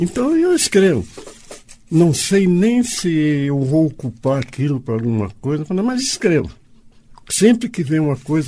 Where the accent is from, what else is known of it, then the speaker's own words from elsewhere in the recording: Paranaguá, Paraná, Brazil; born there; Minha mãe estava grávida de 7 meses, foi passear em Paranaguá. Eu nasci lá no meio do mato.